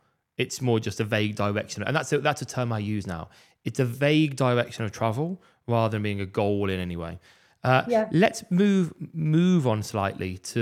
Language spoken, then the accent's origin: English; Birmingham, West Midlands, United Kingdom; I'm from Birmingham, yeah.